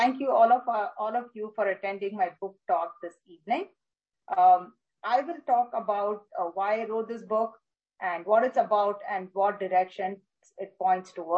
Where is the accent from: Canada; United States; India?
India; I grew up in India and received both my undergraduate and graduate degrees in the capital city, New Delhi.